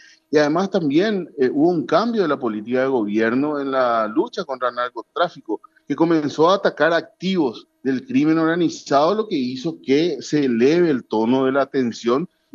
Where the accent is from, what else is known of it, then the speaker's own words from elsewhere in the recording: Paraguay; El gran desafío que tenemos ahora como sociedad paraguaya para las próximas elecciones pasa por este punto